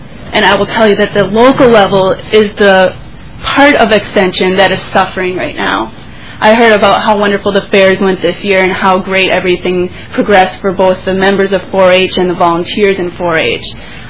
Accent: Minnesota, United States; I'm originally from Wright County, but I worked in both Wright and Sherburne County.

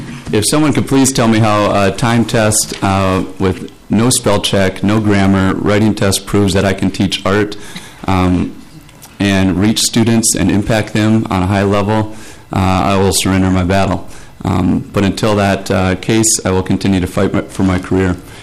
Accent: Pillager, Minnesota, United States; Again, I'm from Pillager, Minnesota, an art teacher.

